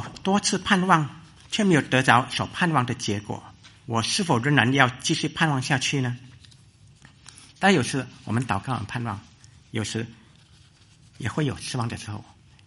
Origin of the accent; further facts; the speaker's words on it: China; 我们中国人有一句话说